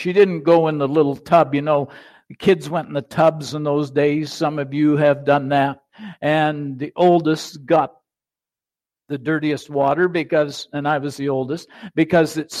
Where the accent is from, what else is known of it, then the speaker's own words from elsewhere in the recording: New Brunswick, Canada; born there; also born or lived in Western Canada; As a child, I was born in New Brunswick, and in those days, New Brunswick was far more sophisticated than Western Canada